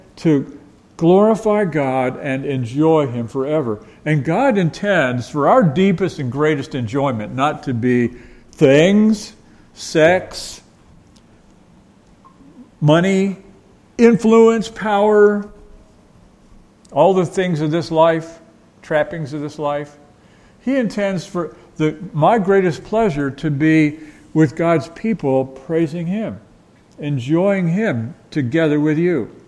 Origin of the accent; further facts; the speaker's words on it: Beckley, West Virginia, United States; born there; We went very near the town where I was born in Beckley, West Virginia